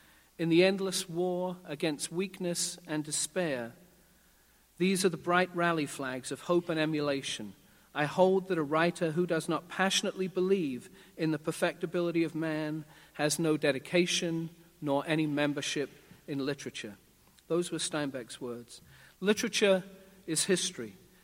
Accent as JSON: {"language": "English", "region": "London", "country": "United Kingdom", "lives_now": "Oklahoma, United States", "said": "Now, as you may have guessed, I'm not originally from Oklahoma, though I am from the Southwest, Southwest London. And this is just my second year here"}